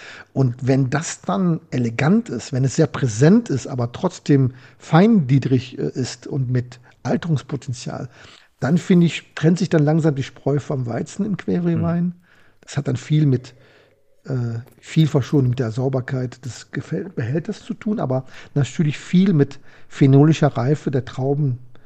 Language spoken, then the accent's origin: German; Bad Honnef, North Rhine-Westphalia, Germany; Ja, ich bin Rheinländer